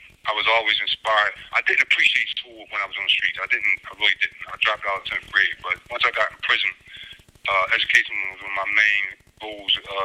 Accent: Philadelphia, Pennsylvania, United States; I was the youngest of 11 children. I grew up in West Philadelphia.

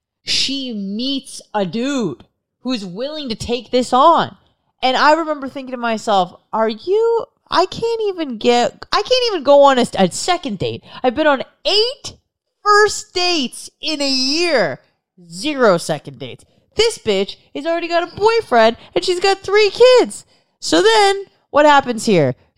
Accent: San Diego, California, United States; Why? I go, I'm from San Diego.

